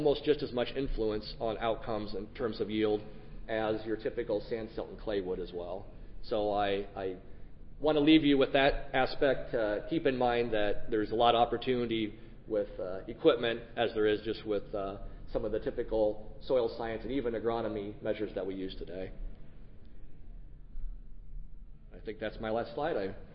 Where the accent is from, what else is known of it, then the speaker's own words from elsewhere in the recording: Champaign, Illinois, United States; I'm from Champaign and Illinois grad too.